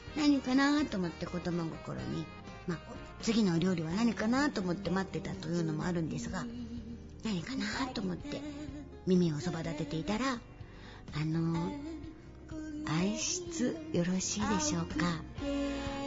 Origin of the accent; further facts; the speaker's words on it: Kyoto, Japan; 子供の頃私は京都の京都市に住んでおりましたけれども